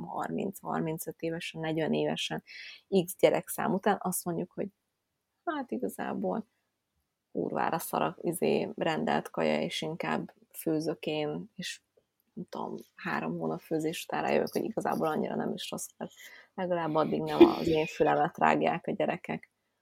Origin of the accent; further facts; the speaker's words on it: Budapest, Hungary; Én, aki, értitek, fővárosban nőttem föl, és az állatkertben láttam kecskét.